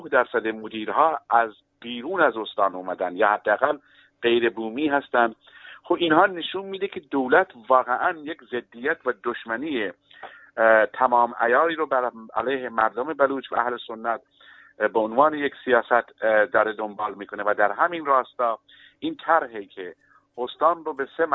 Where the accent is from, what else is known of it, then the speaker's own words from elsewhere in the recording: Chabahar, Sistan and Baluchestan, Iran; به عنوان یک بلوچ، به خصوص بلوچی که از چابهار اومده،